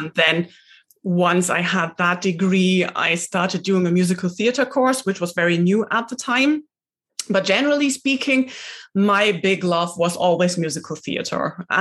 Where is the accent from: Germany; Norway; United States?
Germany; now in Glasgow, United Kingdom; So I'm originally from Germany. And, yeah, I landed here and that's where I stayed.